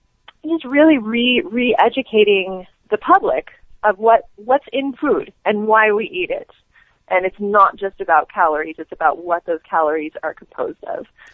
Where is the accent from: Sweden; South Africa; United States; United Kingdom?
United States; Los Angeles, California; when I was growing up in San Fernando Valley in Los Angeles